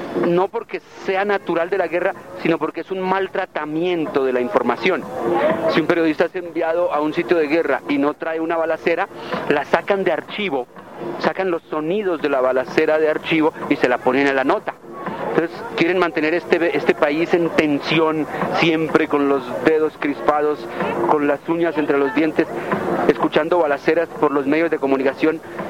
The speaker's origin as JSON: {"language": "Spanish", "region": "Bogotá", "country": "Colombia", "said": "4 son crónicas urbanas, bogotanas, porque yo soy bogotano."}